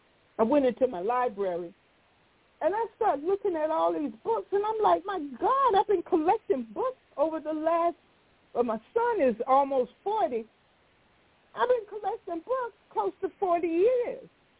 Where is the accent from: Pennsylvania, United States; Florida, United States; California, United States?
Florida, United States; I love fish because I was brought up in Florida